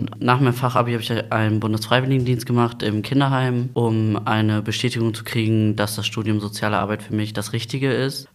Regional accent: Gelsenkirchen, North Rhine-Westphalia, Germany; ich bin 20, ich komme auch hier aus Gelsenkirchen.

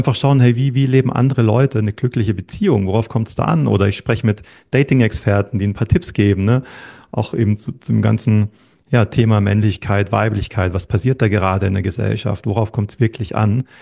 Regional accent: Bavaria, Germany; moved away as an adult; now in Switzerland; Ja, ich bin Mitte 2016 in die Schweiz gekommen. Genau, ich bin Deutscher, aufgewachsen in der Nähe von München, ein bisschen südlich.

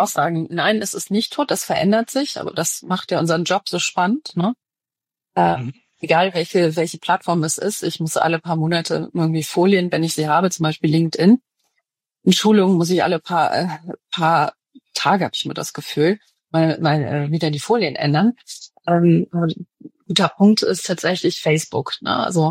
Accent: Düsseldorf, North Rhine-Westphalia, Germany; Ich komme aus Düsseldorf, ich bin Düsseldorferin

